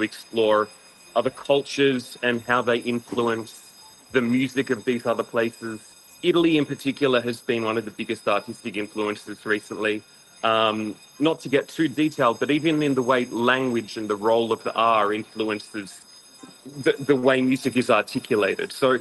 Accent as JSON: {"language": "English", "country": "Australia", "tie": "born or raised there", "said": "I mean, I grew up in Australia."}